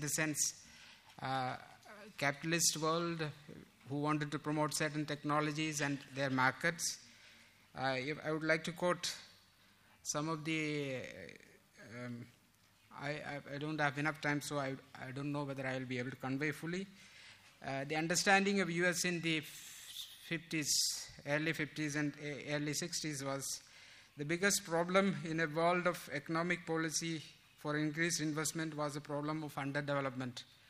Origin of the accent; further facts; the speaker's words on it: central India, India; I come from Central India, not Andhra Pradesh, as spelt in the introduction. I work in Chhattisgarh, which is a state in Central India.